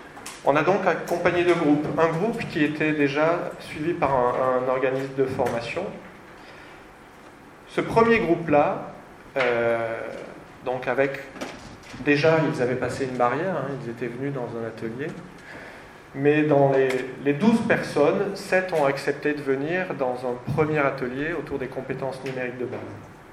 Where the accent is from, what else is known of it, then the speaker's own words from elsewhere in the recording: France; parce que chez nous en France, je ne sais pas en Belgique ici